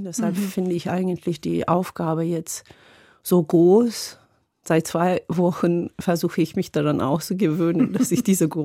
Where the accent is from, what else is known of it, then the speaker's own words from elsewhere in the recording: Turkey; German is a second language; moved away as an adult; now in Germany; ich komme aus der Türkei, bin dort geboren, aufgewachsen. Seit 20 Jahren bin ich in Deutschland zu Hause.